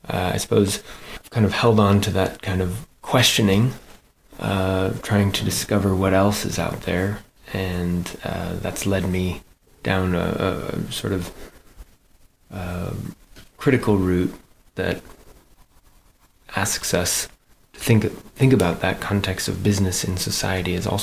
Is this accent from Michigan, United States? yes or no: no; Los Angeles, California, United States; moved away as an adult; also born or lived in Washington, D.C. / Edinburgh / Manchester; now in Huddersfield, United Kingdom; I grew up in Los Angeles originally, so I'm a little ways from where I grew up originally